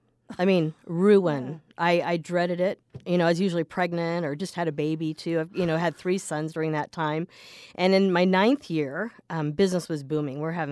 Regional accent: Oregon, United States; also born or lived in Los Angeles; now in Sacramento, United States; I'm from Southern Oregon. I'm born and raised there.

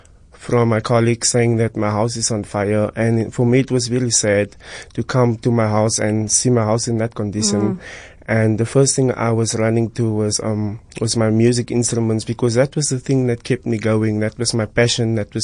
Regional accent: Bontyhevel, South Africa; As a young man growing up in Bontyhevel

